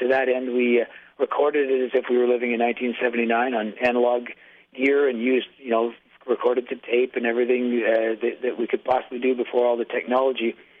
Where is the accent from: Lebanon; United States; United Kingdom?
United Kingdom; Glasgow, Scotland; born there; I was born in Glasgow, Scotland on that day.